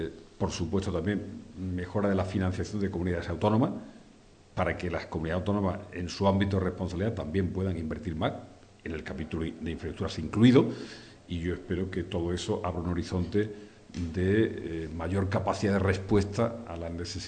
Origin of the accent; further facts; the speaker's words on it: Alcalá la Real, Andalusia, Spain; yo soy de una localidad cercana aquí, soy de Alcalá de Real, y también un municipio que tiene una vocación agrícola, industrial y turística, ¿no? Porque tenemos elementos monumentales.